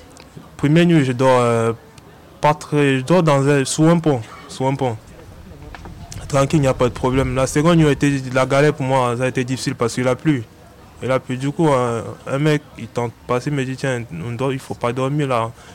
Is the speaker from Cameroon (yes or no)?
yes; Cameroon; je lui ai dit, je suis camerounais, puis je n'ai pas de papier, mais comment je fais pour avoir minimum un papier qui prouve que je suis camerounais?